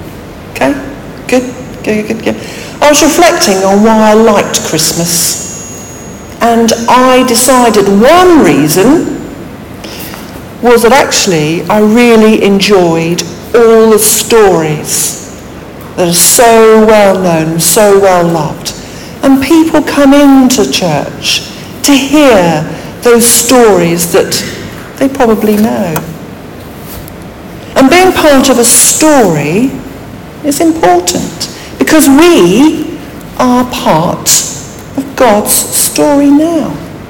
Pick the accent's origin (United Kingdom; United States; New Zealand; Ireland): United Kingdom; England; being English, British, we can be a bit too reserved in our thoughts about storytelling.